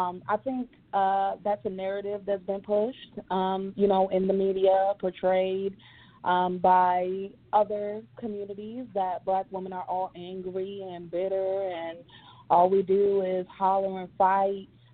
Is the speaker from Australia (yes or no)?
no; Dominican Republic; now in United States; I'm from the Dominican Republic, but I am black.